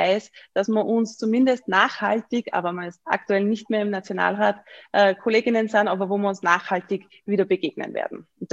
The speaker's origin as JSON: {"language": "German", "region": "Upper Austria", "country": "Austria", "lives_now": "Vienna, Austria", "said": "Ich sitze aktuell im Büro in Wien. Also ich habe gesagt, ich bin aus Oberösterreich."}